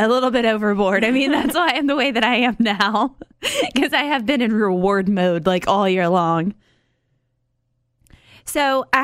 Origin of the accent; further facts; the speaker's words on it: Georgia, United States; Girl, I'm from Georgia. I know how to eat.